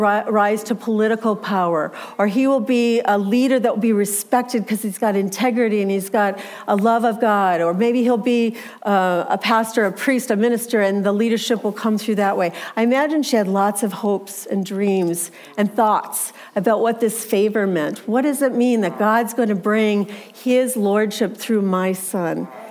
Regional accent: Minnesota, United States; I grew up in Minnesota around lots of lakes, and my dad taught me boating growing up, and we had a sailboat.

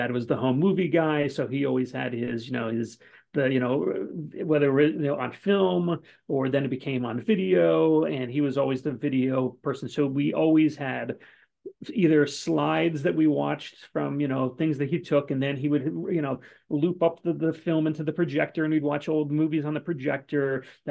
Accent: Florida, United States; moved away as an adult; now in Los Angeles, United States; I grew up in South Florida for the first 27 years

